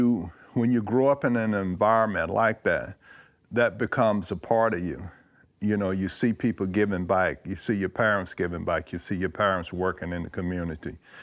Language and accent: English; the South, United States; I'm talking about history as a black man, as a young black youth growing up in the South doing segregation.